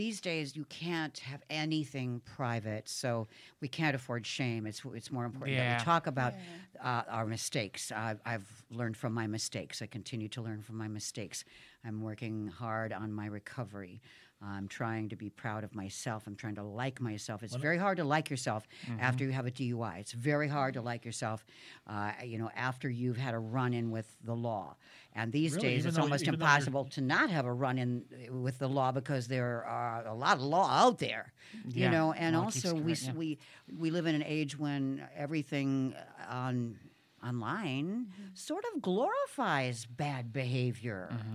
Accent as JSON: {"language": "English", "town": "Austin", "region": "Minnesota", "country": "United States", "tie": "born or raised there", "said": "I mean, I grew up in Austin, Minnesota, where there was nothing but a meatpacking plant, the Hormel meatpacking plant."}